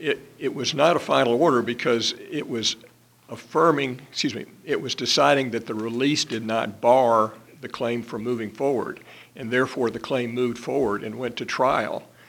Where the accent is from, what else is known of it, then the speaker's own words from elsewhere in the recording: Atlanta, Georgia, United States; I'm from Atlanta, Georgia.